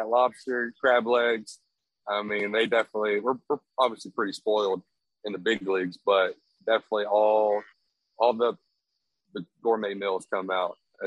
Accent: Texas, United States; Obviously, I don't know if you know, but I'm from Texas, born and raised.

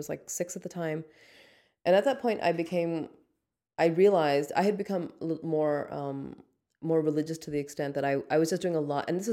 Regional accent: Lahore, Punjab, Pakistan; my family is from Pakistan. I'm from Lahore. Like, so we grew up in a very, like, a South Asian

